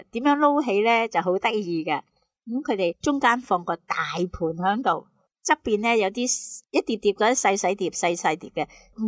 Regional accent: Guangdong, China; 我哋广东人都中意食面噶

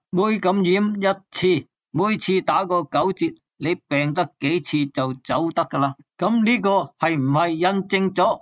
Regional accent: Guangdong, China; 所谓火葬场就系我哋广东人所讲嘅坟场啊

